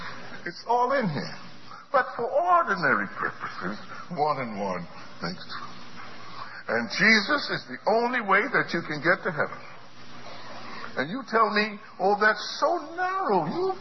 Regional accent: New York City, New York, United States; We grew up together in New York City, and I knew him before I went to kindergarten.

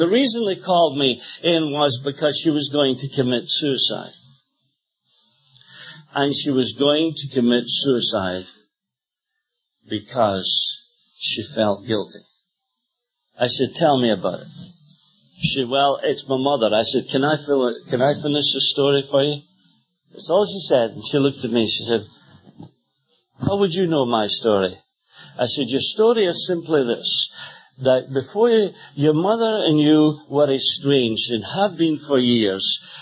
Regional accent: Scotland, United Kingdom; now in United States; I remember one day I was in Rhode Island when I came over from Scotland to the States.

